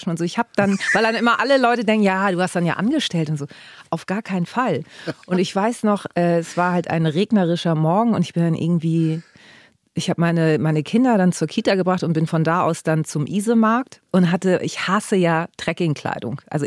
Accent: Harburg, Hamburg, Germany; ich komme ja ursprünglich aus Harburg

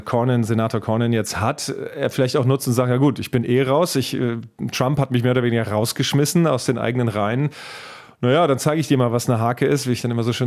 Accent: Hesse, Germany; wie der Fluss, die Lahn im Hessischen, meiner Heimat.

